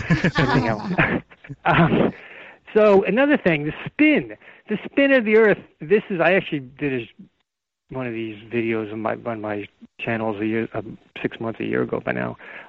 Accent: New York, United States; but I grew up in New York, and I grew up around all these in Westchester County, which is all the Wall Street bedroom community of Wall Street people.

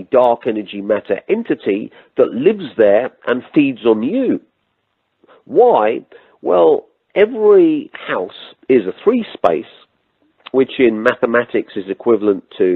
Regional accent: United Kingdom; which we're using because I'm British, and all of the British magic has the basis of the Golden Dawn in it

